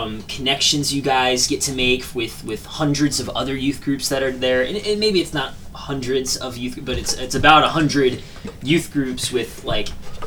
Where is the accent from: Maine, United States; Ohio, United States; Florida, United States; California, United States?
Florida, United States; I grew up in Florida.